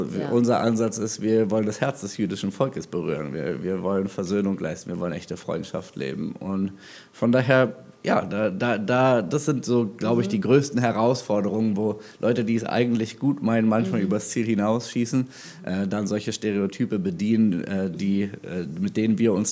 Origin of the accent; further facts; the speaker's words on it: Germany; Und ich habe erzählt, wie ich als Deutscher Motivation schöpfe für die Arbeit, die ich tue